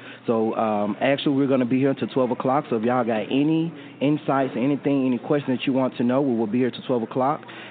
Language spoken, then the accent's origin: English; Birmingham, Alabama, United States; I'm actually from Birmingham, Alabama.